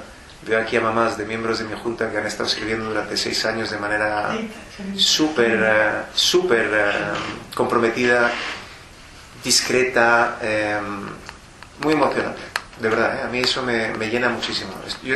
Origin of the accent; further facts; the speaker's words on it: Spain; como ciudadanos españoles y libres, tenemos derecho a dar nuestra opinión